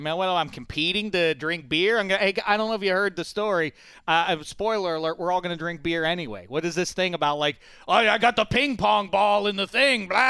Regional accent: Colombia; I'm a soccer fan and I'm from Colombia.

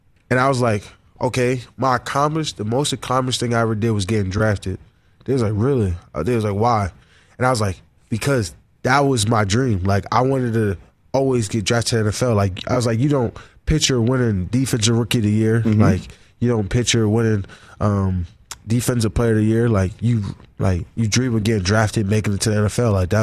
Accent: Harrisburg, Pennsylvania, United States; Harrisburg, PA.

